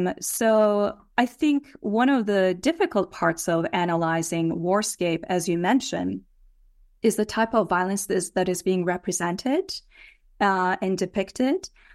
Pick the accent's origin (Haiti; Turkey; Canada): Turkey; English is a second language; You know, I grew up in Turkey, and I had my first coup when I was 5 years old.